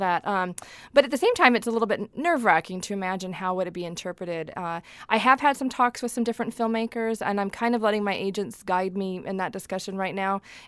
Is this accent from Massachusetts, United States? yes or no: no; Alaska, United States; I'm from Alaska, and there's just tremendous interest in Alaska around the world.